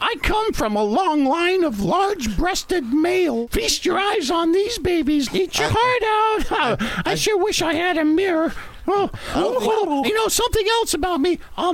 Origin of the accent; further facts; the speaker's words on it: Alexandria, Virginia, United States; born there; Oh, well, you know, Sean, I was born right here in Alexandria, Virginia on July 4th.